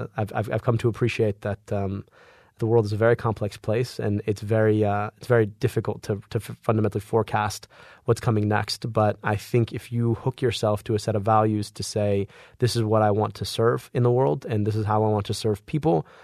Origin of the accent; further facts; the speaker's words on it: Michigan, United States; going back and forth between here and Egypt, and back and forth between where I grew up in Oakland County and Detroit.